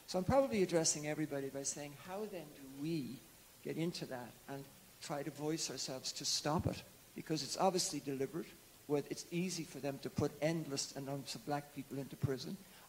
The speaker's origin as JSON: {"language": "English", "country": "Ireland", "moved": "yes", "lives_now": "Baltimore, United States", "said": "I'm from Ireland originally."}